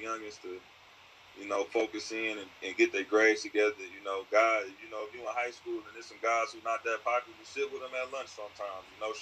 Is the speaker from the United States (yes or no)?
yes; Detroit, Michigan, United States; But, you know, Detroit, I mean, that's my hometown.